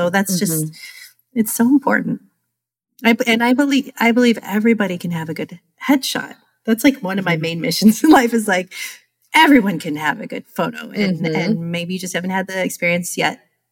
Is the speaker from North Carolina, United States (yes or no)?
no; California, United States; now in Rhode Island, United States; when I first moved here 20 years ago, I'm originally from California, I started working for a local newspaper, the business newspaper.